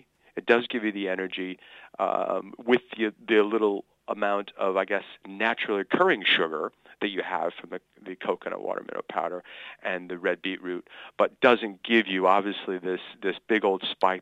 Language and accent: English; Chicago, Illinois, United States; I'm from Chicago, Illinois, in the upper great Midwest of America. And I went to school in Florida.